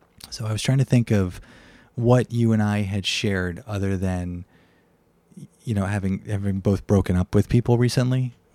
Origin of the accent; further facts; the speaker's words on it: Virginia, United States; born there; I was born in Virginia. You were away from home.